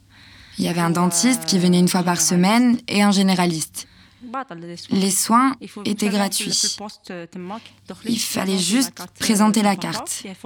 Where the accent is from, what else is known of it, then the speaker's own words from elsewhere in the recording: Arzew, Oran Province, Algeria; born there; Je suis née à Arzeux en 91. Arzeux, c'est proche d'Oran. Mes parents viennent de Mostaganem.